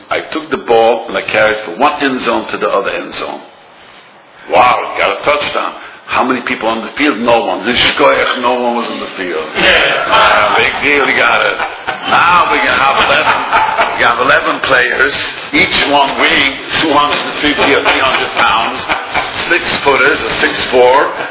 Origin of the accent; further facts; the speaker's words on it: Williamsburg, United States; born there; English is a second language; I was born in America, believe it or not, neither. But I was born in Williamsburg, so I only learned to speak English when I moved there.